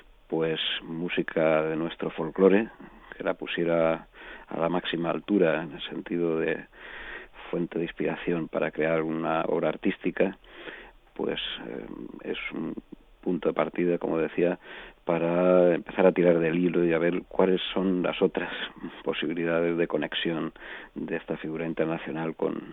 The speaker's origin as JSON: {"language": "Spanish", "town": "Alicante", "region": "Valencian Community", "country": "Spain", "tie": "born there", "lives_now": "Murcia, Spain", "said": "Yo soy murciano de adopción, he nacido en Alicante, pero bueno, el año pasado ya rebasé el Ecuador de mi vida."}